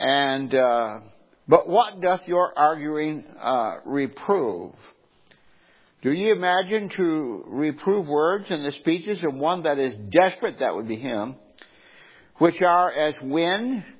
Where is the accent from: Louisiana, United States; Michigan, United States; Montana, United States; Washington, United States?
Michigan, United States; Detroit; also born or lived in California; now in Indiana, United States; I grew up in Detroit, and, you know, when I got out of the Corps, I moved to California, and I got used to living without winters.